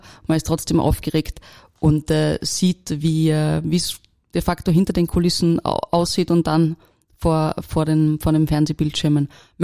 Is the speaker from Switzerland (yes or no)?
no; Salzburg, Austria; now in Vienna, Austria; ja, ich komme aus Salzburg, ja, da tragen viele Menschen Barberjacken und Hemden und einen gewissen Teil dieser, möchte ich fast sagen, dieser Uniform habe ich nie abgelegt, obwohl ich schon seit Jahrzehnten in Wien lebe